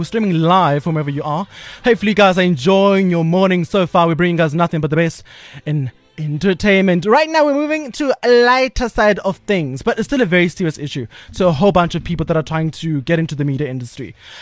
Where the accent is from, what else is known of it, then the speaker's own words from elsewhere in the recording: South Africa; So what can we do as South African citizens?